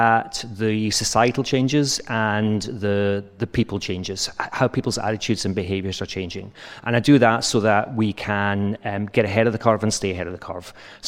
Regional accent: Scotland, United Kingdom; accent: Scottish; now in Netherlands; but you'll have to put up with my Scottish accent.

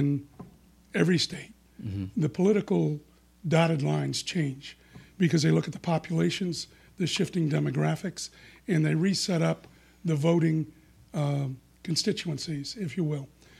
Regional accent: Boston, Massachusetts, United States; also born or lived in New York; Well, I grew up in Boston and New York and always had a place in Delaware.

